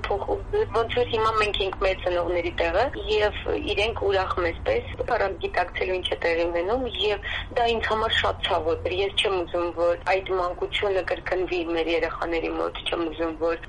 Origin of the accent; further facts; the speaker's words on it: Karabakh, Azerbaijan; ես ինքս արցախցի եմ, բոլորին բարեկամները ուղղում եմ, բոլորն այնտեղ են